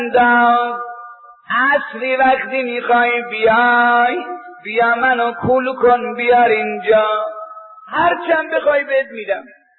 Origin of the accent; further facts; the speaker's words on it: Kashan, Isfahan, Iran; گفتم آجان من از ایرانم. فرمود از کدوم شهری؟ گفتم از شهر کاشانم. گفت کدام محله؟ گفتم محله سلطان میر احمدم.